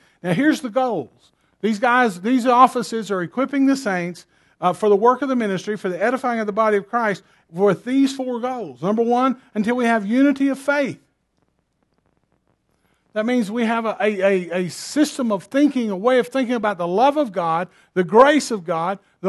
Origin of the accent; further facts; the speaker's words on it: United States; but I'm an American.